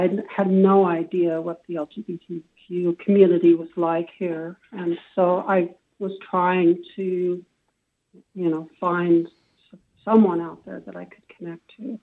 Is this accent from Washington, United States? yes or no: yes; Washington, United States; We're in the desert here, so whenever we mention that we're from Washington, people think we're in the rain and the mountains and the forest, but there's none of that here